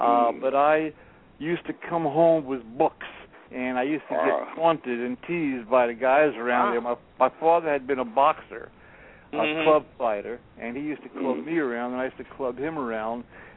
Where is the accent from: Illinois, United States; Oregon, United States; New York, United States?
New York, United States; New York City; Yeah, and I grew up in Williamsburg, Brooklyn. It was a tough neighborhood then. Now it's all gentrified.